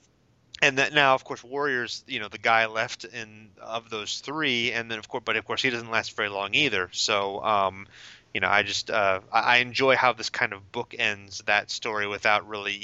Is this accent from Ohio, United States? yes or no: yes; Toledo, Ohio, United States; born there; I didn't live in Toledo anymore, but I was born in Toledo and went to three wrestling shows in Toledo